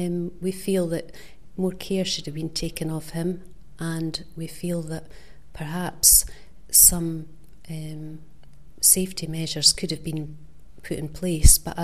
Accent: Scotland, United Kingdom; As a Scot

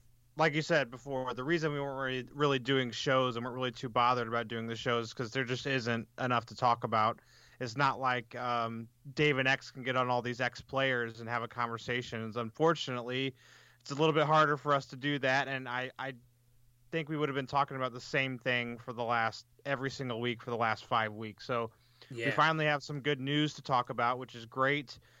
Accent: Wood River, Illinois, United States; I'm in my basement in my hometown of Wood River, Illinois, just outside of St. Louis

